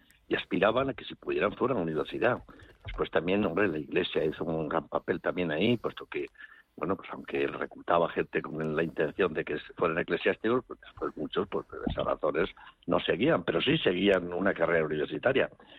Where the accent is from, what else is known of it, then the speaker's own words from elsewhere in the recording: León, Castile and León, Spain; a pesar de ser uno de tantos leoneses, ¿eh?